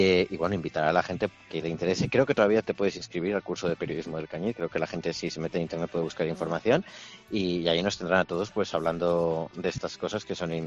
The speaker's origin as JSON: {"language": "Spanish", "region": "Aragon", "country": "Spain", "lives_now": "Madrid, Spain", "said": "yo como ciudadano español que paga impuestos, como aragonés de corazón, madrileño de adopción"}